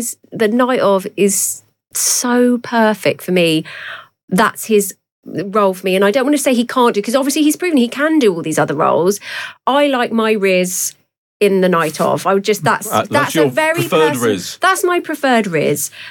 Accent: Luton, East of England, United Kingdom; as I've said before, I come from Luton.

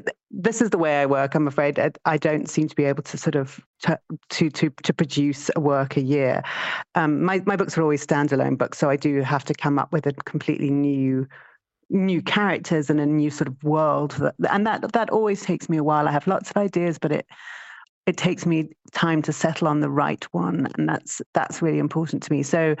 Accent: Harare, Zimbabwe; my childhood in Zimbabwe was quite suburban. I grew up in Harare, so it wasn't, it's very different to that.

